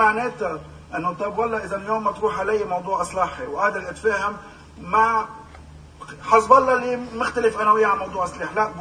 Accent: Zgharta, North Governorate, Lebanon; أنا بدي أرجع شوي هون لورا وأقول لك أنه أنا بعتبر أنا لبناني أولاً، قلت لك إياها أول

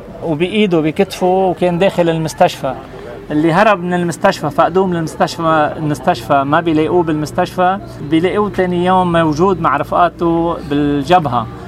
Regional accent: Al-Qaa, Baalbek-Hermel, Lebanon; وهيدي اللي ضيعتنا اللي هي على حدود الوطن اللي هي بوابة لبنان، ضيعتنا القاع

